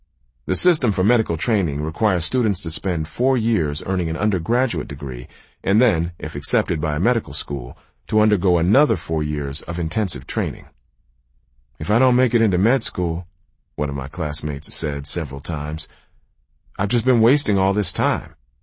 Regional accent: Michigan, United States; First, the University of Michigan was in my home state, which meant much lower school expenses for the next 4 years.

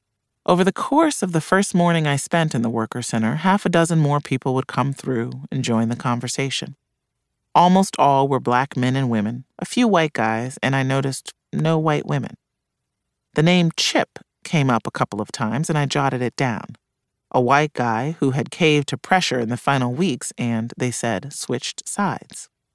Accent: Midwest, United States; I grew up in the Midwest, where driving a foreign car was seen as low treason

